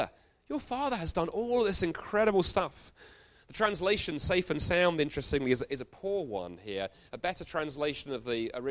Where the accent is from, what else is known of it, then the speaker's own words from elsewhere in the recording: United Kingdom; which as a Brit is about a mile